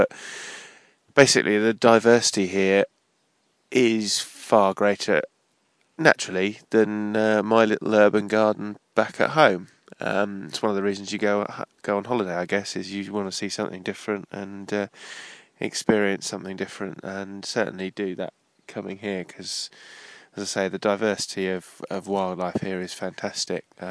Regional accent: England, United Kingdom; I'm English

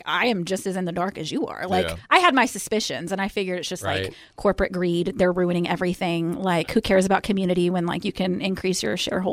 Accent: Nashville, Tennessee, United States; I know this community. I grew up here. I grew up on Music Row.

